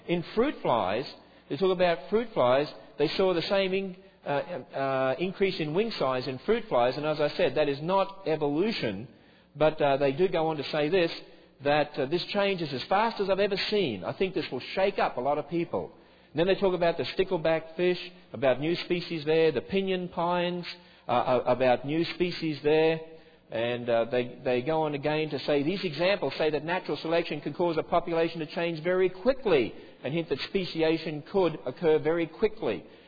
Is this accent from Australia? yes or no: yes; Australia; because I'm an Australian